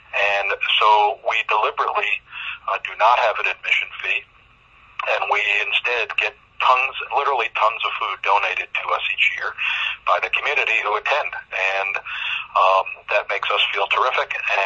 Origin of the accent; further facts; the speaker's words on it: Connecticut, United States; I grew up in Connecticut, so I know.